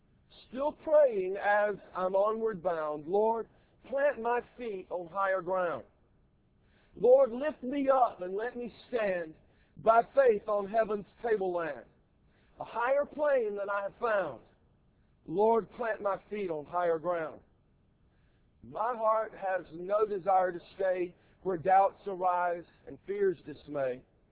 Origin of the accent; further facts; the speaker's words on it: Georgia, United States; my home state, Georgia, was a penal colony.